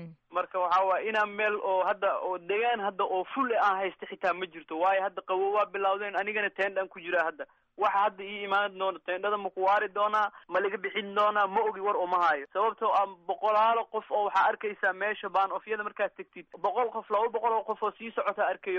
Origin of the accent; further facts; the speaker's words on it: Kunturwaare, Lower Shabelle, Somalia; now in Austria; Aniga waxaan ka imaaday Kunturwaare meel la dhahayo